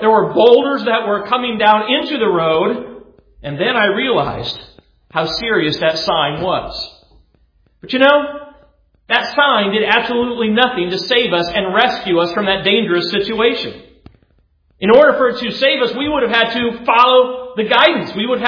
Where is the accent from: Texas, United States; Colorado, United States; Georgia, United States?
Colorado, United States; I remember when I was growing up in Colorado, sometimes we would take a drive as a family into the Rocky Mountains.